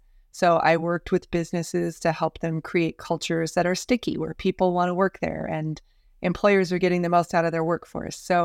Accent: Del Norte, Colorado, United States; So I grew up in small town Colorado, Del Norte, which is southern Colorado, about 1,800 people.

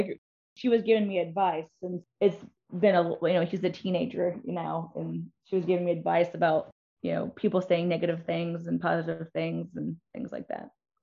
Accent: Indiana, United States; I'm from Indiana, and I actually went to New York to do follow up for the documentary

